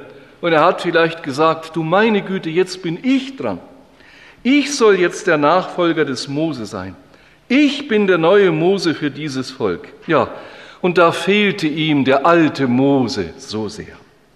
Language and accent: German; Schweinfurt, Bavaria, Germany; Ich bin in meiner Heimatstadt Schweinfurt im dortigen CVJM zum Glauben gekommen, im christlichen Verein junger Menschen.